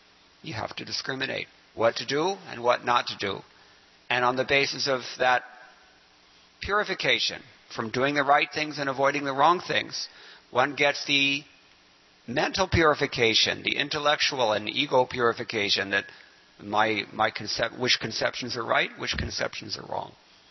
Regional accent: Culver City, California, United States; I grew up here in Culver City.

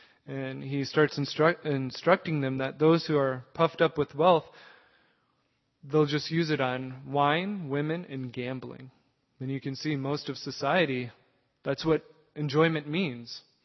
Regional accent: South Dakota, United States; growing up in South Dakota, that's so much of the society there is hunting.

